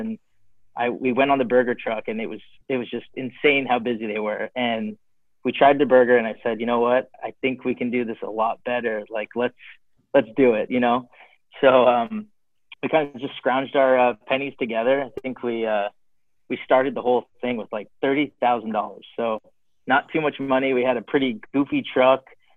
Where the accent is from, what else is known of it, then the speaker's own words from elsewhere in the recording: Arizona, United States; I moved back to my hometown, Arizona. I was with two of my friends from high school.